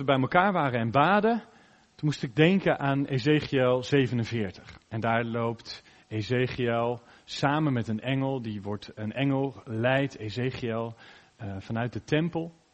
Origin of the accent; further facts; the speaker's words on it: Maassluis, South Holland, Netherlands; now in Houten, Netherlands; Het heet in Maassluis, waar ik vandaan kwam, heet dat De Schakel.